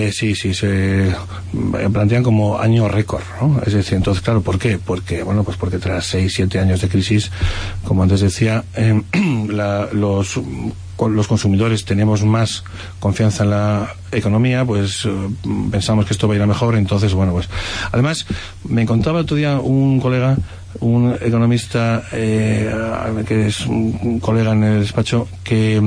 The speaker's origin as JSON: {"language": "Spanish", "country": "Spain", "said": "España nunca tenemos término medio, pero es que, bueno, es que somos así los españoles, ¿no?"}